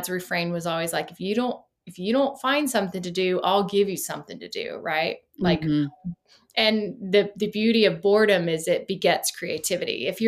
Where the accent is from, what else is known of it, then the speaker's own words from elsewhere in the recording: Florida, United States; I grew up in Florida. So I was like, I lived my whole adolescent life outside.